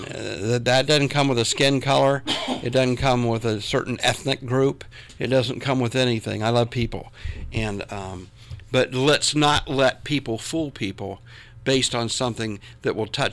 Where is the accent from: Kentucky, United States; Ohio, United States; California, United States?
Ohio, United States; Columbus; born there; I was born in Columbus, Ohio, but I should have been born in Missouri, because it's the show me state.